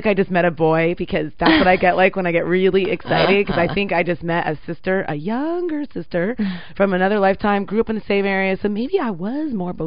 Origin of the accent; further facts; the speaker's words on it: San Mateo, California, United States; Now, Josie and I are both Bay Area brats, and as I was reading in her bio, I'm from San Mateo, so Bay Area would be California